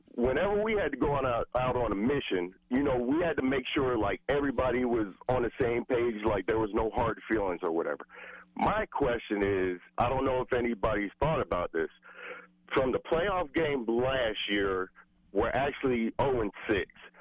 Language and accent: English; New Jersey, United States; No, I'm actually from Jersey.